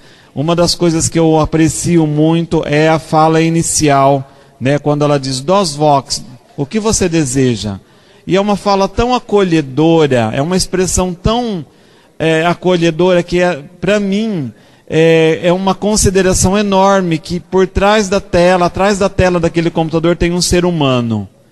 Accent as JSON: {"language": "Portuguese", "town": "Santa Bárbara d'Oeste", "region": "São Paulo", "country": "Brazil", "said": "sou de Santa Bárbara do Oeste, São Paulo."}